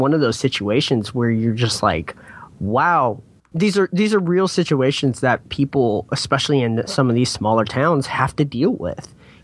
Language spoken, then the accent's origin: English; Texas, United States; considering I'm from Texas and I'm not super close to West Texas. They have a little bit of a different tinge in their accent and things like that.